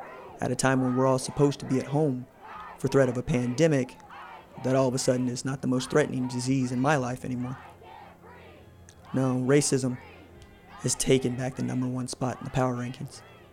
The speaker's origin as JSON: {"language": "English", "town": "Tulsa", "region": "Oklahoma", "country": "United States", "tie": "born or raised there", "said": "I'm from Tulsa, Oklahoma. I'm a sports talk show host and sports writer."}